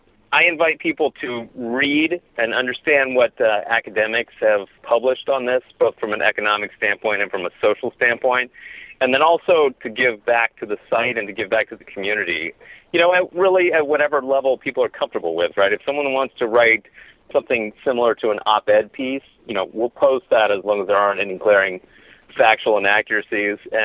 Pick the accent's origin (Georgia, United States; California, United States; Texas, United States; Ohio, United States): Texas, United States; Houston; I grew up in Houston, and I saw, as Houston was bidding for a prior Olympics